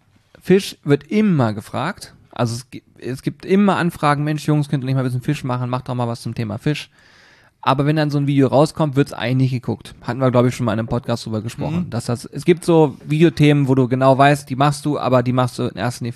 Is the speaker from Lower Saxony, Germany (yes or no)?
yes; Hanover, Lower Saxony, Germany; ich komme aus Hannover, ich kenne mich hier ein bisschen aus